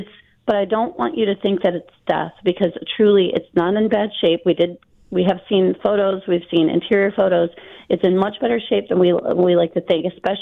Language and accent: English; Niagara Falls, New York, United States; And I was there as a kid. I mean, I grew up in Niagara Falls, like right down the street.